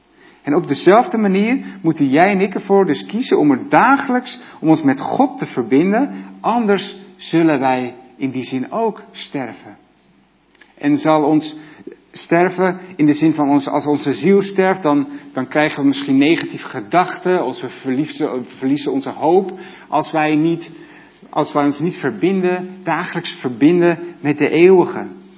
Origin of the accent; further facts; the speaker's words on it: Zaandam, North Holland, Netherlands; Ik kom uit Zaandam.